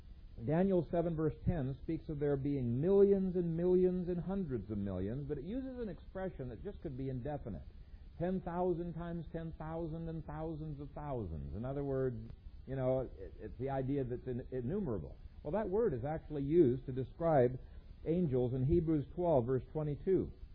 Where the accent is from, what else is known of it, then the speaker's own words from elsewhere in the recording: Ethiopia; when I was growing up in Ethiopia